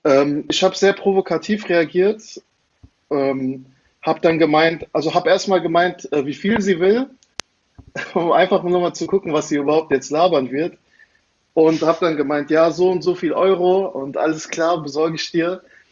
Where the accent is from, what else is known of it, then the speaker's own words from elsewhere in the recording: Frankfurt, Hesse, Germany; ich bin selber in Frankfurt aufgewachsen